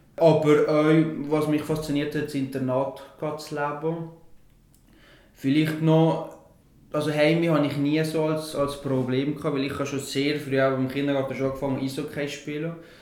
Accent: Üsserberg, Valais, Switzerland; accent: Valais dialect; Der Walliser Dialekt kann ich nicht verstecken. Ich bin im Wallis aufgewachsen, in Üsserberg geboren. Das ist ein kleines Dorf an der Südrampe, in der Nähe von Visp. Ich bin hier aufgewachsen als viertes Kind von 6. Wir sind ja, katholisch eigentlich aufgewachsen

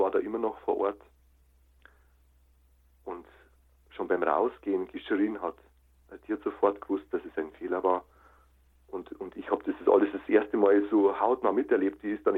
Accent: Munich, Bavaria, Germany; bin dann nach München gegangen, in meine Heimat

